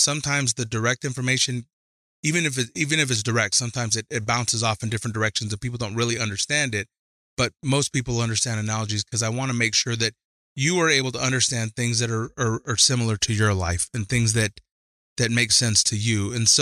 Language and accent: English; Reno, Nevada, United States; born or raised there